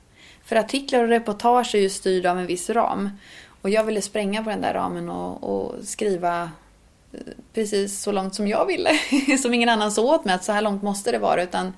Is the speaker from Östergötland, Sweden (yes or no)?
yes; Östergötland, Sweden; accent: Östergötland dialect; Men när jag pratar med min mamma och pappa i telefon, då kommer östgötskan in ganska rejält.